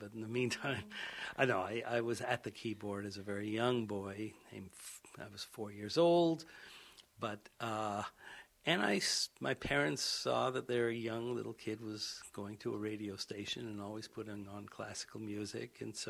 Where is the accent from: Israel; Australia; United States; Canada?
Canada; Montreal, Quebec; I was brought up in Montreal, and at that time, for many people, automatically went to McGill